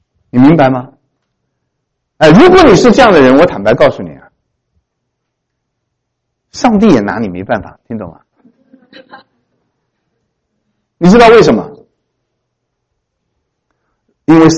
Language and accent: Chinese; China; 咱们那个年代的中国人就是这样子活的嘛